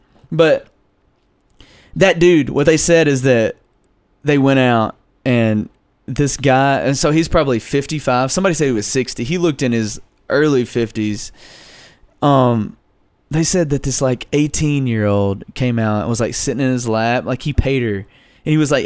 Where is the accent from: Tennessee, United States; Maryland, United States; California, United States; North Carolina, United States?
Tennessee, United States; Memphis; I said, 323 Mud Island Road Apartments, look alive in the river.